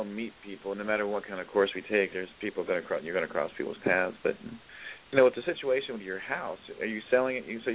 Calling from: Ohio, United States; I'm in Ohio, and Bree is in Montana.

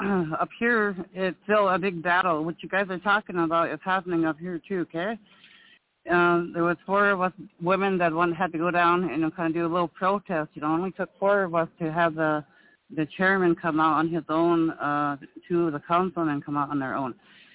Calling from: Montana, United States; in the Blackfeet Tribe up here in Northwest Montana.

